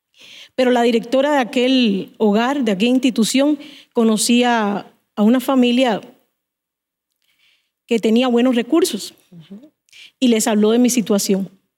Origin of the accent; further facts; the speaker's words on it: Matanzas, Cuba; Nací en Cuba, en la provincia de Matanzas, junto a 7 hermanos y mi mamá. Vivíamos en condiciones de pobreza extrema.